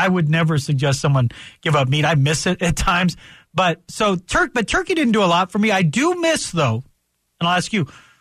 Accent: Pueblo, Colorado, United States; Our go-to side dish, at least for me, it was mashed potatoes with green chili, but I'm from Pueblo.

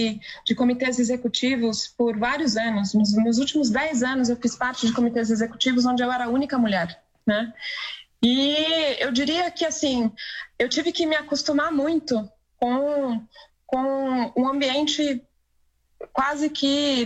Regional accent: São José dos Campos, São Paulo, Brazil; now in São Paulo, Brazil; Eu sou do interior, eu sou de São José dos Campos, eu vim para São Paulo para fazer meus estudos

